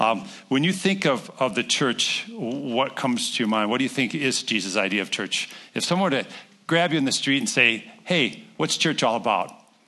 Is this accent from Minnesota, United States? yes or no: yes; Brooklyn Park, Minnesota, United States; also born or lived in Knoxville, Iowa; And so I grew up in Brooklyn Park, so I know that area of Minnesota real well. My family's all from Bemidji-Bagley area in northern Minnesota